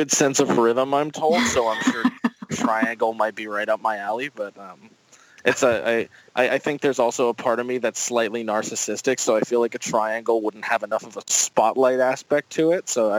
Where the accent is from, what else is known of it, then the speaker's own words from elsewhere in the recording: Pennsylvania, United States; We're all from Pennsylvania, different areas of it. So the band is technically based in Lancaster.